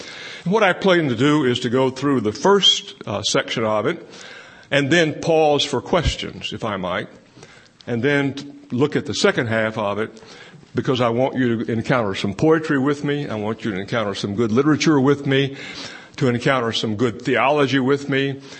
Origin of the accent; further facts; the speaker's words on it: Texas, United States; born there; accent: East Texas; I can pronounce it only in the East Texas way, Augustine. So I hope you can penetrate my southern accent.